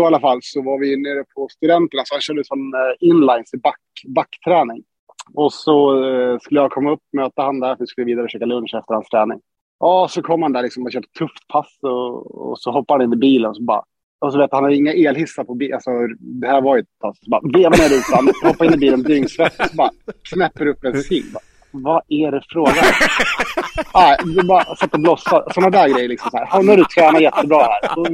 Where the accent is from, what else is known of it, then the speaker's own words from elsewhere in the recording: Uppsala, Uppsala County, Sweden; Så vi kom ju från Uppsala båda två.